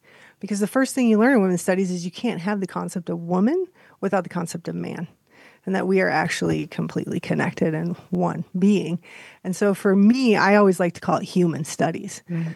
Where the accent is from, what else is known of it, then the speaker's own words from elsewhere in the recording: Pueblo, Colorado, United States; I grew up in Pueblo, and at the time it was a very different place than it is now, but it was pretty safe.